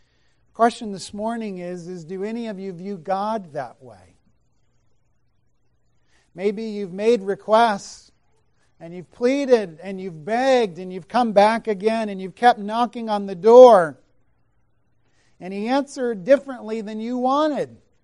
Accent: South Carolina, United States; Down where I grew up in South Carolina, we have a bug that we don't have up here.

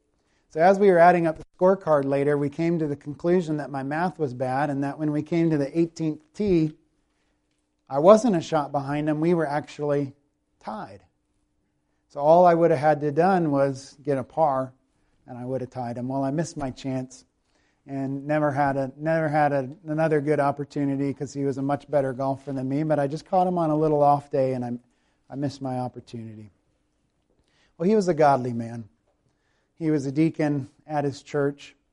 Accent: South Carolina, United States; accent: Southern; No, I'm from South Carolina. And it's, I could hear a little bit of it, but. But I've gotten some feedback that most people like it. I like that Southern accent. So, well, I'm stuck with it

